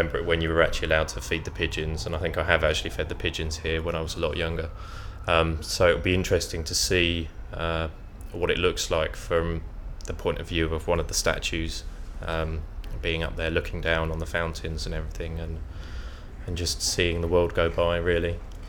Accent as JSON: {"language": "English", "town": "Crayford", "region": "London", "country": "United Kingdom", "said": "I'm 27, and I come from Crayford, which is London Borough of Bexley."}